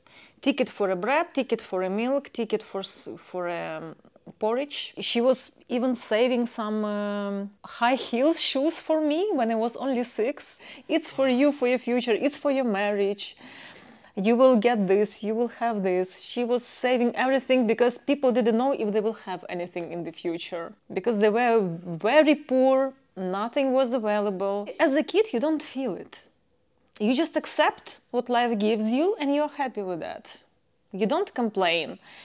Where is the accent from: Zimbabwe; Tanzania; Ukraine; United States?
Ukraine; Chervonograd, Lviv Oblast; It's called Chervonograd.